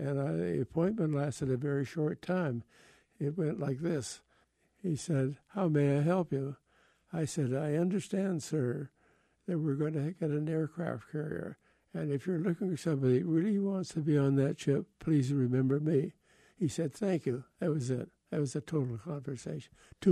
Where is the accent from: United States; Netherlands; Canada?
Canada; Nova Scotia; Well, I grew up in Nova Scotia, surrounded by the sea.